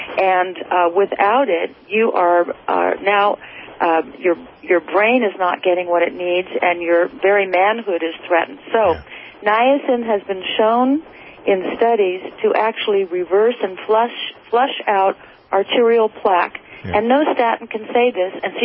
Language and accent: English; Ireland; Actually, I write, you know, because I'm Irish, and we Irish either drink or write.